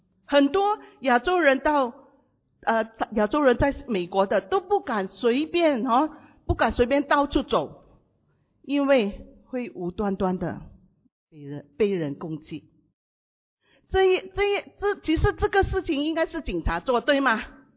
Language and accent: Chinese; Singapore; 我相信我们新加坡人新加坡人的出国是我们的一定要有机会出国